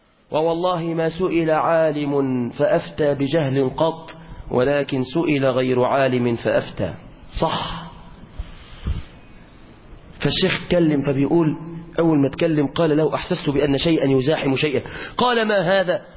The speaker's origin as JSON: {"language": "Arabic", "country": "Egypt", "said": "طبعا ده لو عندنا في مصر هنا هيقول له ده الشافعي مات وسابني يا ابني"}